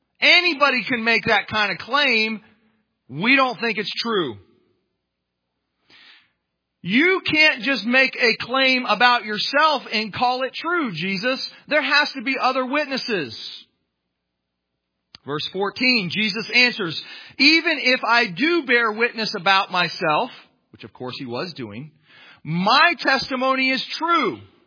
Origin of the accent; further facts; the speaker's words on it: Canton, Ohio, United States; born there; have to trust my parents are telling me the truth when they say I was born in Canton, Ohio, right?